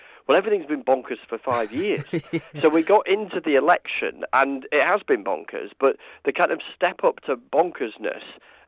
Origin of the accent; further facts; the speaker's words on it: Grassington, Yorkshire and the Humber, United Kingdom; So I grew up in Grassington. I went to school at primary school at Threshfield Primary School, just over the river from Grassington. And then I went to Wimmersedge Grammar School in Skipton. I'm very much a Yorkshire Dales boy.